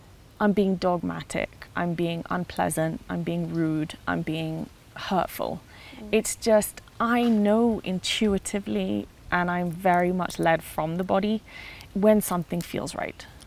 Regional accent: Kenya; And as a Kenyan, it bugs me to my bone to see Kenyans, even athletes, who used to run barefoot, now running with modern day footwear

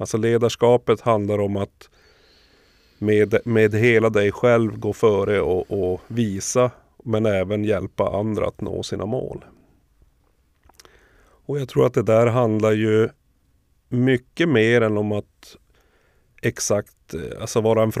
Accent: Boden, Norrbotten County, Sweden; Som född och uppvuxen i Boden så var ju karriären ganska utstakad från början

